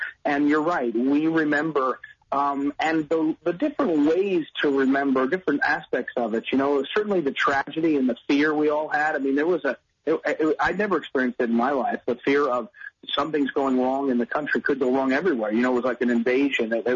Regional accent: New Jersey, United States; I grew up in New Jersey, and my high school was in Jersey City.

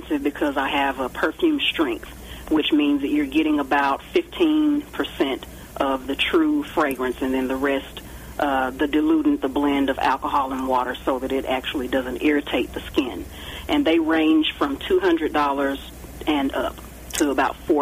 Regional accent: Longview, Texas, United States; I'm actually working on a bespoke fragrance for a nonprofit in my hometown of Longview, Texas

